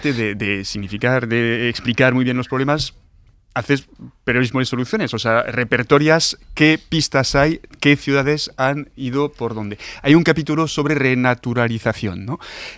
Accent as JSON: {"language": "Spanish", "town": "Bordeaux", "region": "Nouvelle-Aquitaine", "country": "France", "said": "En Burdeos, de donde soy, el alcalde ecologista ha dejado de hacer"}